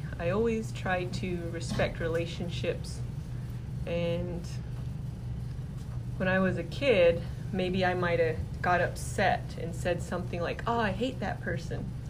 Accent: United States; Past experience is being Navajo. I'm Navajo, I'm Native American.

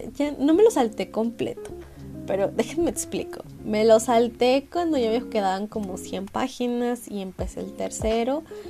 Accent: Mexico; En México sí está disponible, yo soy de México así que me metí

